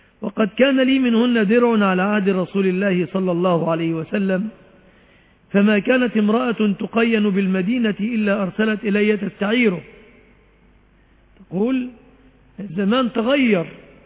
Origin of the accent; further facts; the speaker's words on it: Egypt; في اصطلاحنا كمصريين